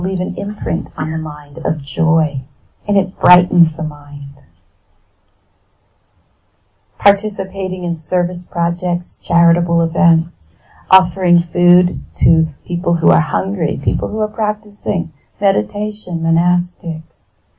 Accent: California, United States; I come from California. It's a very long flight.

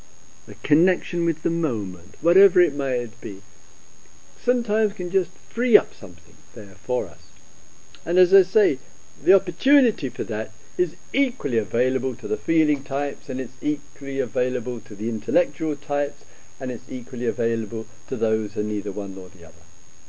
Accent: England, United Kingdom; we don't do that, we're English. But this is Totnes, we can do that.

